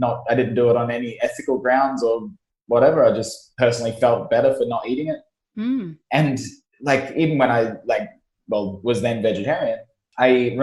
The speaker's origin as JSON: {"language": "English", "country": "Australia", "tie": "born or raised there", "said": "I grew up in country Australia, which is kind of like Texas."}